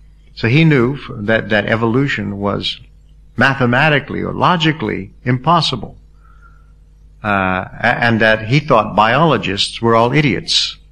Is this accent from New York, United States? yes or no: no; Texas, United States; also born or lived in Oklahoma; there's still the fundamentalists that I grew up with in Texas and Oklahoma.